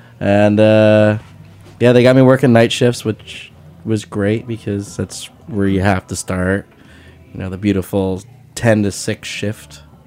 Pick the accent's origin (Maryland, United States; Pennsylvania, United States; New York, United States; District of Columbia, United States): New York, United States; But I grew up in the hills, so I was a hill William. They were flatlanders.